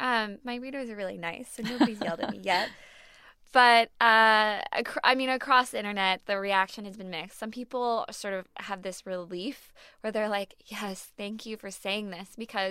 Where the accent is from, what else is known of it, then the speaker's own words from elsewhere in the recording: New York, United States; I mean, I'm a New Yorker. I moved here in 2008.